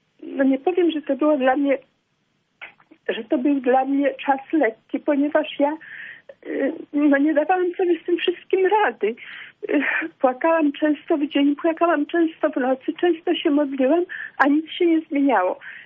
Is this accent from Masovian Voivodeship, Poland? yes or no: yes; Warsaw, Masovian Voivodeship, Poland; z Warszawy.